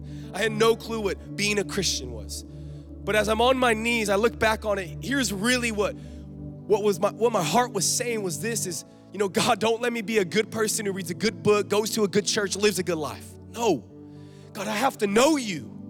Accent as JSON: {"language": "English", "town": "Los Angeles", "region": "California", "country": "United States", "tie": "born or raised there", "said": "I grew up in Los Angeles, by the way. I went to college in San Diego"}